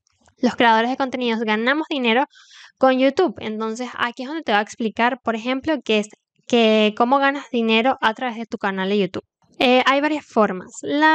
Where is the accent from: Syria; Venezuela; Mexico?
Venezuela; yo soy de Venezuela por si no sabías, es decir, estoy en Latinoamérica.